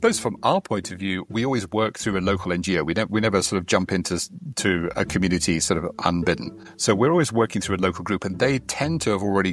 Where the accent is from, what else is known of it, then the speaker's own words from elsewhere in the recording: London, United Kingdom; and I come from London and I'm very white.